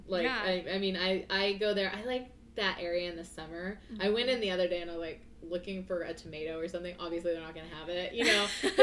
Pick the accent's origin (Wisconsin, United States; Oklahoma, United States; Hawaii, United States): Oklahoma, United States; Choctaw; I'm from like the Mid Del area, so I'm from Choctaw.